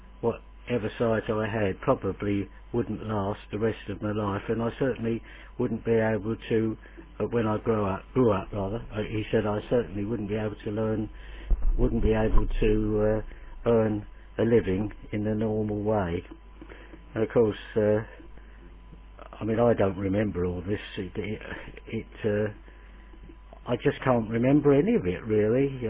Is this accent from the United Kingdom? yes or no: yes; London, United Kingdom; born there; I was born in the East End of London in 1923, so I'm getting close to being an octogenarian. I first saw the light of day on the 28th of August, 1923